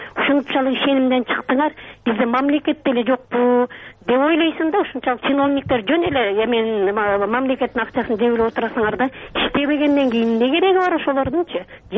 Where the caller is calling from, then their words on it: Kara-Suu, Osh Region, Kyrgyzstan; Мен Кара Суудан болом да, Кара Суу районунан.